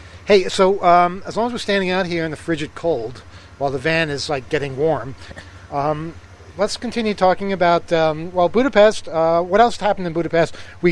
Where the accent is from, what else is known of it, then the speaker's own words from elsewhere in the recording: Queens, New York, United States; You know, I grew up in Queens. We didn't have a castle.